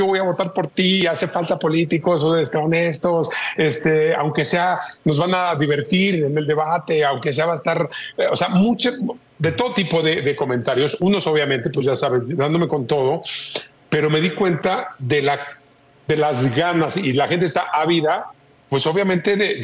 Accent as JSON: {"language": "Spanish", "country": "Mexico", "lives_now": "United States", "said": "como todos los mexicanos nos preocupan"}